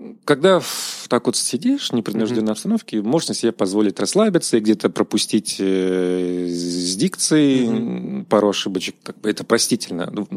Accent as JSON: {"language": "Russian", "region": "Siberia", "country": "Russia", "moved": "yes", "lives_now": "Petrozavodsk, Russia", "said": "Ну, это было где-то на 3-м году моей жизни в Петрозаводске. Я, приехав из Сибири, не услышал этот говор и не перенял его, несмотря на то, что общался со всеми карелами."}